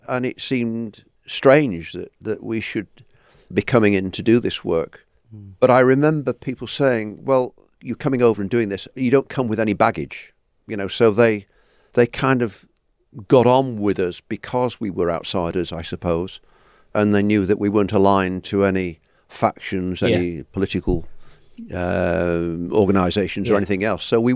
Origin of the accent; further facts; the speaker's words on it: Salford, North West England, United Kingdom; also born or lived in Manchester; was my hometown, very much Northern England.